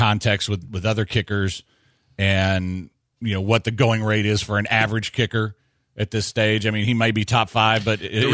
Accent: United States; Because I'm an American and I'm about freedom.

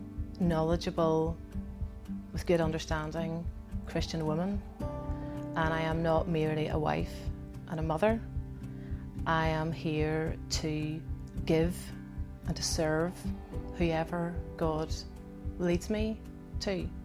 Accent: Ballymena, Northern Ireland, United Kingdom; also born or lived in Derry; I am a child of the manse. I grew up in Ballymena and in Derry.

